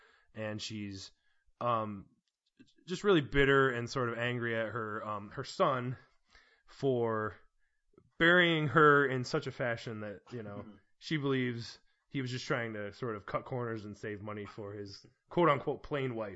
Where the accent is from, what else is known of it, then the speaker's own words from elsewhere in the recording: Ireland; I'm Irish, but I don't speak Gaelic or Irish, so please don't leave me angry comments, especially not in Irish, because I won't know what you're saying.